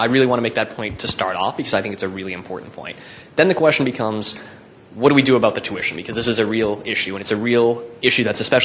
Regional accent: United States; moved away as an adult; now in Montreal, Canada; Now I'm a Quebec resident. I come from the United States, and I came to McGill, and I really like Montreal, so I stayed here.

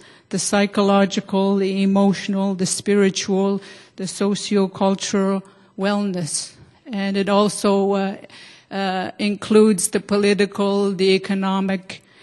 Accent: Canada; first language Cree; English is a second language; And I spoke the Cree language, which is my first language. And actually, I'm speaking in my third language, which is English

